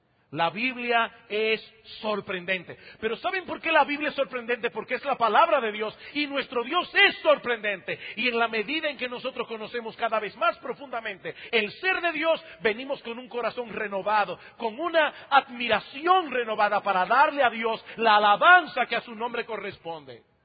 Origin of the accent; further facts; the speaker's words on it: San Juan de la Maguana, San Juan, Dominican Republic; born there; Yo nací en San Juan de la Maguana y en San Juan de la Maguana no había mar. No hay todavía. Lo más que hay es un río que ya se está secando el pobre.